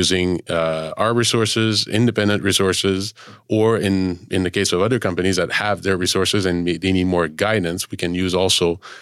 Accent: Montreal, Quebec, Canada; and I'm Canadian, French Canadian, as you mentioned earlier, I'm from Montreal, so that's where I started my career after school

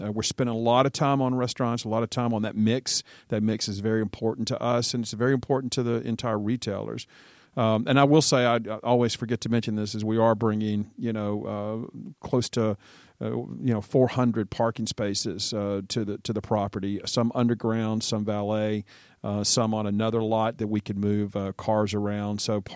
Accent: Roswell, Georgia, United States; So, yeah, I grew up in Roswell

